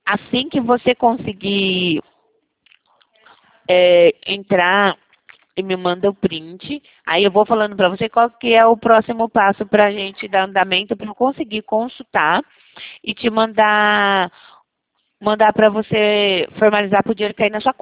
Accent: Jundiaí, São Paulo, Brazil; Eu sou de Jundiaí

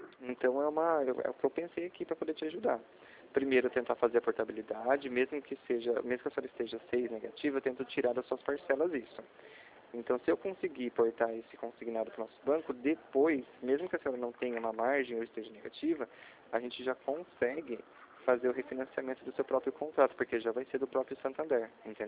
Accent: Limeira, São Paulo, Brazil; Eu sou aqui de Limeira, tá? Eu faço parte do telemarketing.

